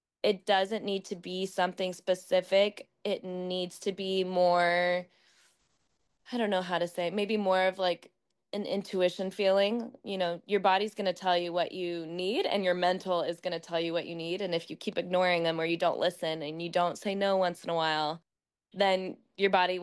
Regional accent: Mission Viejo, California, United States; So I grew up in Mission Viejo

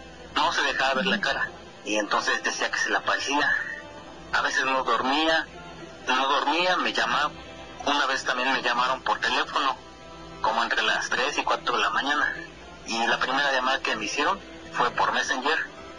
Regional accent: Chalco, State of Mexico, Mexico; now in United States; Estado de México, voy a Chalco.

